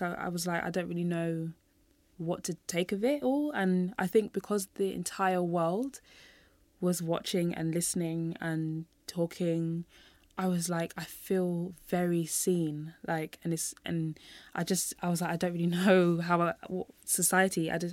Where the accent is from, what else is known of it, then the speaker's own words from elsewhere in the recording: London, United Kingdom; I was born and raised in London.